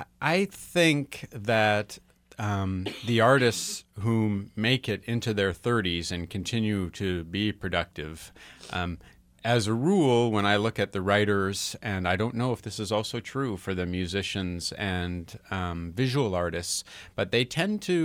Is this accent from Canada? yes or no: yes; Calgary, Alberta, Canada; when I was growing up in Calgary